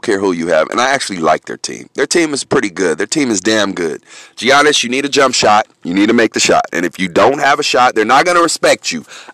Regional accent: San Francisco, California, United States; I'm from San Francisco, California.

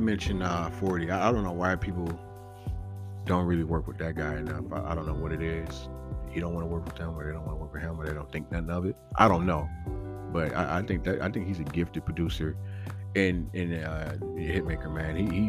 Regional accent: California, United States; You know, I'm from the West Coast, I'm from Cali, and I that's my beloved state.

